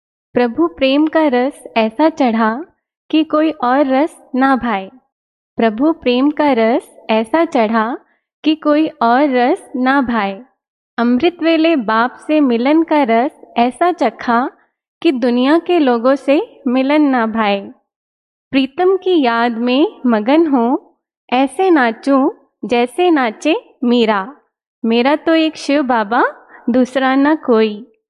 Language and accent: Hindi; Bilaspur, Chhattisgarh, India; मैं बिलासपुर छत्तीसगढ़ से हूँ